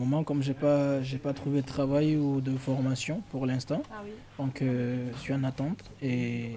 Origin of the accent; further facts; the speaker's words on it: Guinea; now in France; Je suis guinéen, d'origine guinéen. Donc ça fait 2 ans que je suis en France maintenant.